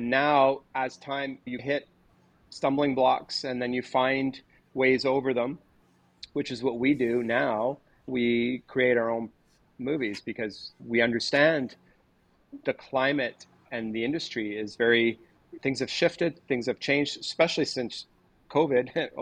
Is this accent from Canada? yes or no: yes; Canada; I grew up in Canada. What are the odds I'm going to make it, right?